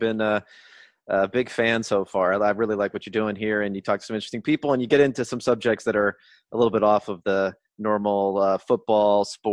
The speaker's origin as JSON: {"language": "English", "region": "California", "country": "United States", "said": "I'm from Southern California, which I always have to tell people when I tell people I'm a Lakers fan"}